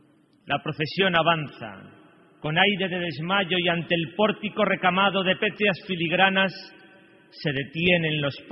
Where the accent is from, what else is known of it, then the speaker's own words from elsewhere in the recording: Valladolid, Castile and León, Spain; un vallisoletano que ha pensado siempre, y no por mor de la ocasión y la circunstancia, que para sentirse plenamente como tal vallisoletano es menester apreciar, percibir, amar la belleza de esta tierra